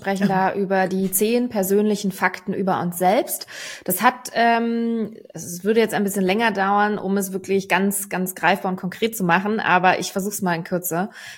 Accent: Berlin, Germany; now in Hamburg, Germany; Ich bin Berlinerin im Herzen und zugezogene Hamburgerin. Früher war für mich nicht klar, was der Unterschied zwischen Heimat und Zuhause ist. Heute weiß ich es auf jeden Fall. Berlin ist meine Heimat und Hamburg ist mein Zuhause.

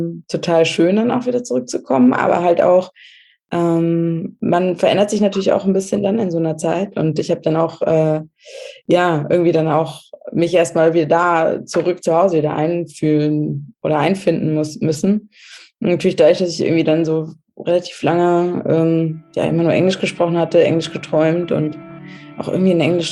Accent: Germany; wo ich aufgewachsen bin in Deutschland

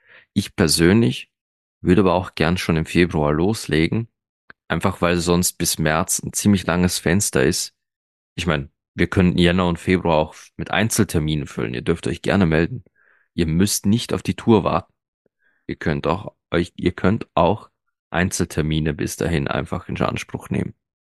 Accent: Austria; Ich bin Österreicher

